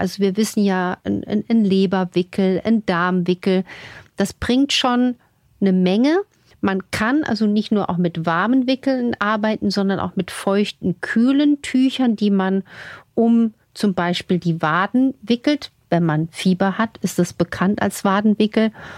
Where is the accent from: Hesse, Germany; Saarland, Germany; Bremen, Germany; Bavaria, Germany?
Saarland, Germany; Also auch bei uns zu Hause im Saarland gab es früher sehr, sehr viele Kneippbecken überall.